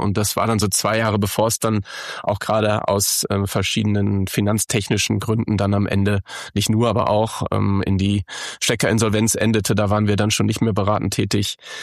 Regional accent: Haselünne, Lower Saxony, Germany; Ich komme aus Haselünne

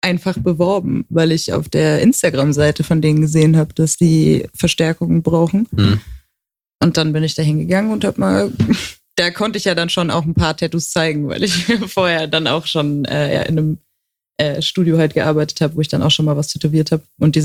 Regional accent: Hamburg, Germany; born there; Hamburger Dern.

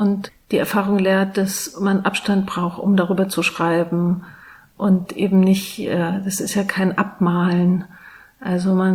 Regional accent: Greifswald, Mecklenburg-Vorpommern, Germany; now in Berlin, Germany; Meine Eltern wohnen immer noch in der Nähe von Greifswald und ich bin selbst in Greifswald zur Schule gegangen und auch dort geboren, aber ich habe nie dort gelebt.

